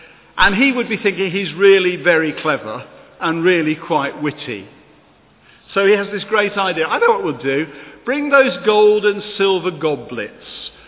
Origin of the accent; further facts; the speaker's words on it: Wolverhampton, West Midlands, United Kingdom; I come from Wolverhampton, so I have to say Belshazzar